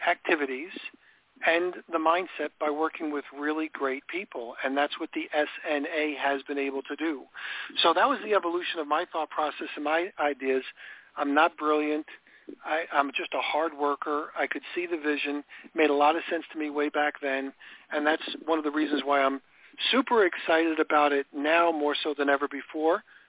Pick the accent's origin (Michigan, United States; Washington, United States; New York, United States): New York, United States; now in Palm Coast, United States; Palm Coast, which is near Flagler Beach. It's home for me. I mean, this is my new home, although I grew up in New York.